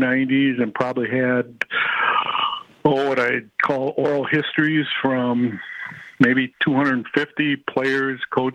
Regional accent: Green Bay, Wisconsin, United States; When I read the paper regularly growing up in Green Bay, and read every single issue over those 40 issues.

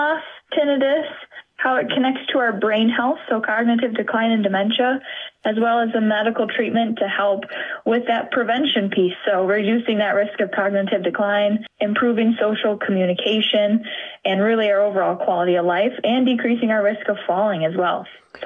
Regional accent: Minnesota, United States; I grew up in Minnesota, 5 hours north of here

